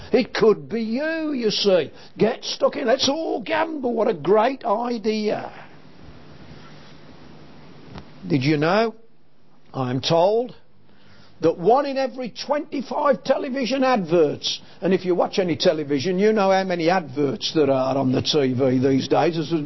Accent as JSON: {"language": "English", "town": "Birmingham", "region": "West Midlands", "country": "United Kingdom", "tie": "born or raised there", "said": "I can remember growing up in Birmingham"}